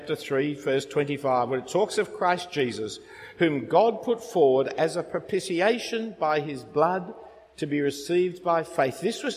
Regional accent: Australia; we're all suffering the pleasures and joys of being an Australian and the embarrassments and shames of being an Australian.

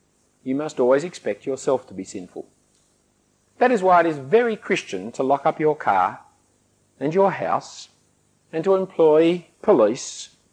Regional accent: Australia; But God will be pleased with me anyway because I'm Australian.

